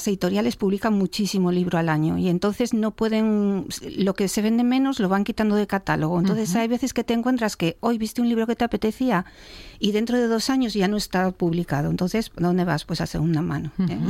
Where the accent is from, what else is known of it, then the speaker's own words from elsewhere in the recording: Lugones, Asturias, Spain; estamos en Lugones, antes teníamos la tienda física en Oviedo, yo soy de Lugones.